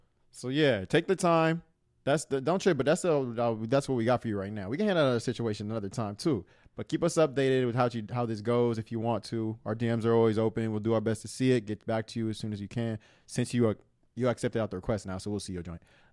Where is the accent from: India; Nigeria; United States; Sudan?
Nigeria; as Nigerian kids, like, some people care about culture to the point where they won't even fall in love with somebody that is outside of their culture.